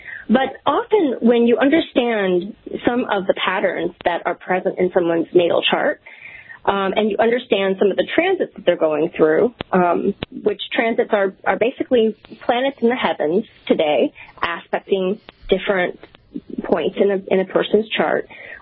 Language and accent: English; Midwest, United States; I grew up in the Midwest, and so I could find teachers, I could find resources for Western much more than Eastern.